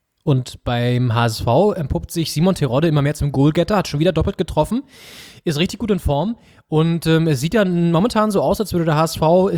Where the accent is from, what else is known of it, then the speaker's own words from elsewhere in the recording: Northern Germany, Germany; als Norddeutsche